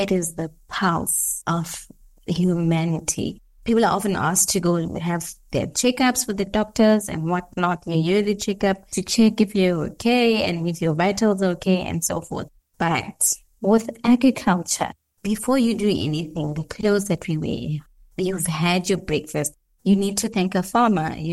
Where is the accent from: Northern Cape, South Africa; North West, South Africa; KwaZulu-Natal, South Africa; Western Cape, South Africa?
North West, South Africa; Lichtenburg; I was born in the Northwest, raised in an area called Lichtenberg.